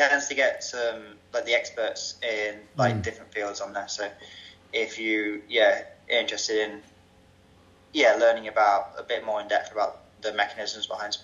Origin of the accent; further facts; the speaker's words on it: Leicester, East Midlands, United Kingdom; I'm from Leicester, so not million miles away.